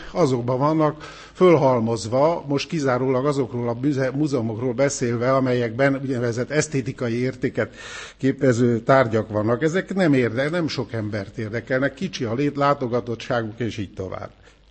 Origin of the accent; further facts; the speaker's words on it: Hungary; Én nagyon jól tudtam, hogy én magyar vagyok